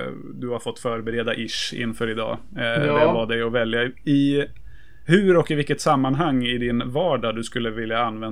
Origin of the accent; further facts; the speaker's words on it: Örebro, Örebro County, Sweden; Han är askersundare och jag är örebroare.